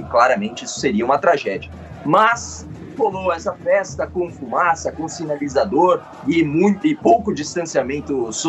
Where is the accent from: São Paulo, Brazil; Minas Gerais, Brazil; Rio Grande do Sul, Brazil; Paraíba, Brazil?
São Paulo, Brazil; Guarulhos; Eu sou aqui de Guarulhos, um tio meu trabalha aqui no aeroporto